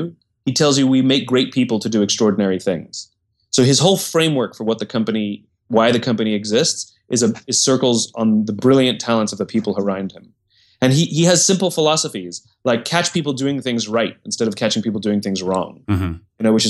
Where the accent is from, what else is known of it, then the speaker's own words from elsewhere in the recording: England, United Kingdom; born there; I was born in England. Mm-hmm. and lived all over the world, lived on 4 continents by the age of 10 years old